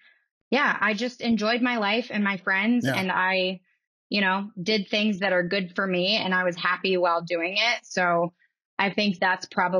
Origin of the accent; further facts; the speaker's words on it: East Coast, United States; now in Denver, United States; Like I live in Denver. It's sunny 300 days a year. I don't want to go anywhere colder. I'm from the East Coast already.